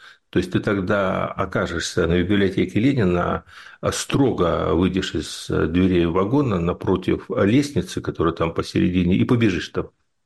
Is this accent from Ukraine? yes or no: yes; Kyiv, Ukraine; born there